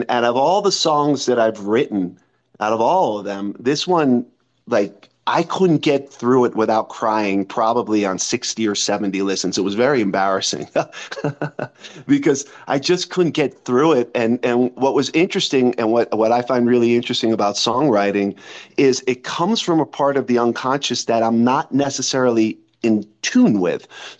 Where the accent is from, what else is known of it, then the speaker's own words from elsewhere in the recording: New York City, New York, United States; now in Boulder, United States; I really dig it here. It's awesome. I'm originally from New York City.